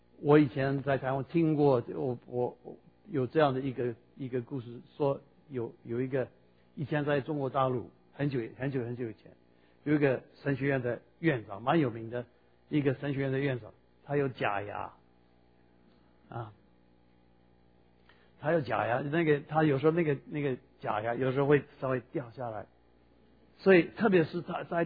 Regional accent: United States; Chinese is a second language; now in Taiwan; 我在台湾不久啊，我是美国人，在台湾在中国教会里面不久

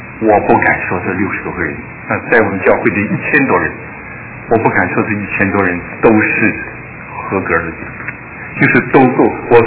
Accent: China; 我也是大陆的哈

